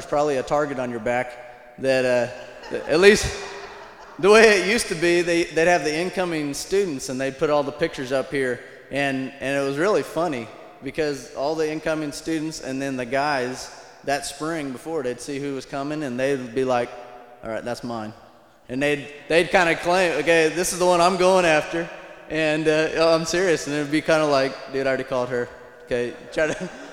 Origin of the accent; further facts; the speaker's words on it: Wichita, Kansas, United States; and I grew up in Wichita, graduated here in 99, and with a youth ministry degree, and we've been working with the youth up in Hutchison for the last 9 years.